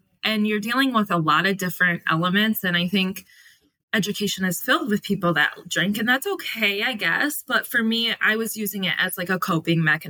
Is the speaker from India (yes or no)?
no; Sheboygan, Michigan, United States; I'm from Sheboygan, Michigan.